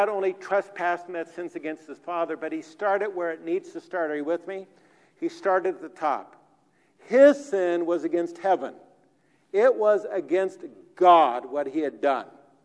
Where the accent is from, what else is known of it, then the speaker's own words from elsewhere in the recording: San Diego, California, United States; I grew up in San Diego.